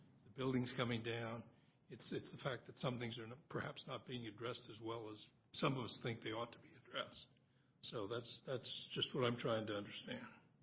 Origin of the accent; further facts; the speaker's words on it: California, United States; Don't tell anybody, but I was originally from California, but I'd moved there from San Francisco.